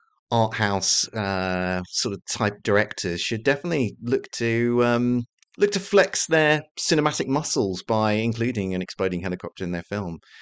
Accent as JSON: {"language": "English", "country": "United Kingdom", "said": "I'm British, so I've brought up on James Bond"}